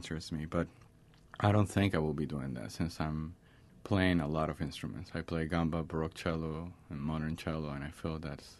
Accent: Venezuela; A lot of people confuse when they ask me, where are you from? And I said, Venezuela.

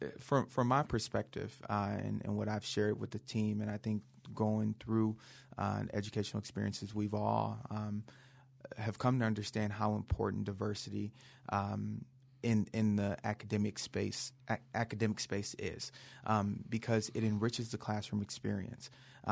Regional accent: Detroit, Michigan, United States; I came from Detroit, Michigan. Unfortunately, that does make me a diehard Lions fan.

